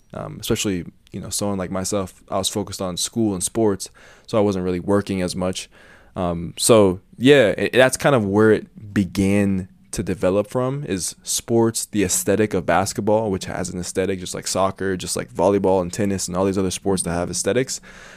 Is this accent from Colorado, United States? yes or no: yes; Denver, Colorado, United States; I grew up in Denver, Colorado.